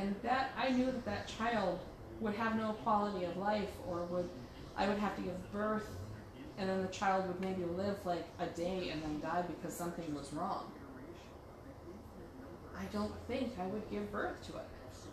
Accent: United States; I'm an American. I can do that.

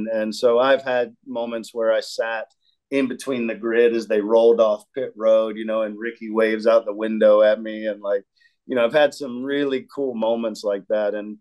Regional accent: North Carolina, United States; also born or lived in Virginia; Both, mainly North Carolina, but I was born in Virginia.

